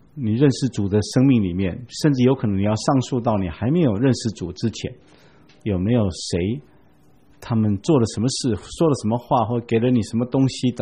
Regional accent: Taiwan; 因为明亮的星是我们台湾人称它叫做启明星

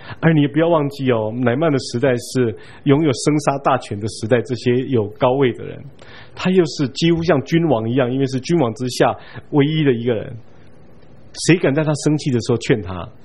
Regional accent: Taiwan; 可能认出我们是台湾来的。

